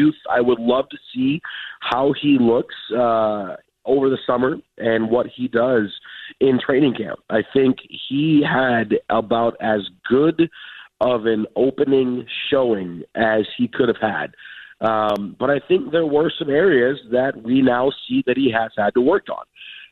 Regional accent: Detroit, Michigan, United States; born there; also born or lived in Chicago; I was born in Detroit. I've lived in Chicago.

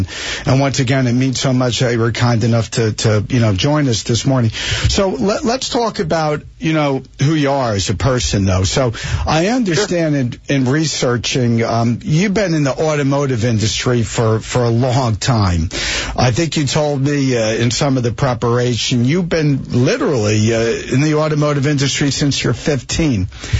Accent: New Jersey, United States; I grew up in New Jersey

